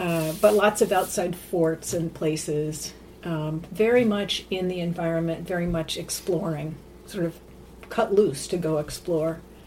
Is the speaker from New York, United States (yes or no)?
yes; Rotterdam, New York, United States; also born or lived in Saratoga County; So I was born in Schenectady, in little community of Rotterdam.